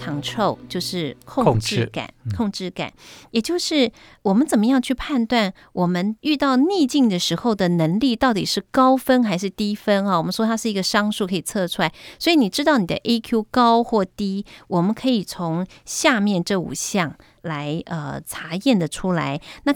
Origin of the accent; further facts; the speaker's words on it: China; 其实呢，我们中国人讲说，不经一事不长一智